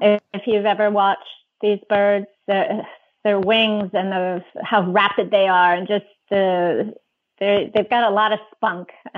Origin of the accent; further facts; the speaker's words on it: Vermont, United States; Of course I'm from Vermont, so I love Ben and Jerry's ice cream as long as it doesn't have chocolate in it.